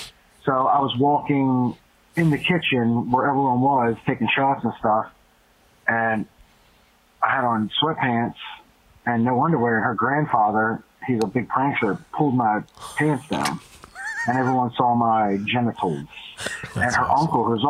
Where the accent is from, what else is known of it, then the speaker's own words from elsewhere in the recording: Baltimore, Maryland, United States; You know, we come from crazy different worlds. I'm from Hamden, Baltimore.